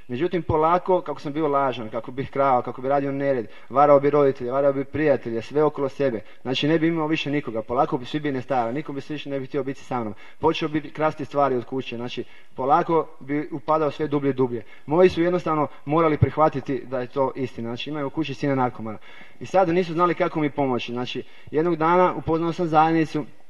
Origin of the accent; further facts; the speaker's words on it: Zagreb, City of Zagreb, Croatia; dolazim iz Zagreba.